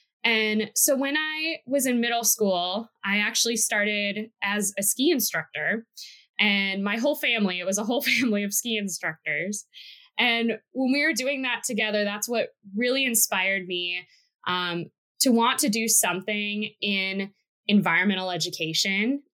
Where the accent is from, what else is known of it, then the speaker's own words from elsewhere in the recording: Wisconsin, United States; Hi, so I'm originally from Wisconsin, and growing up there, we normally, for us, nature would be going to the lake or exploring, going up north in the woods and hunting.